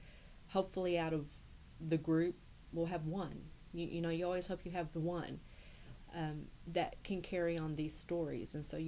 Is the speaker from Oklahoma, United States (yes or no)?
yes; Ada, Oklahoma, United States; I grew up here in Ada, Oklahoma.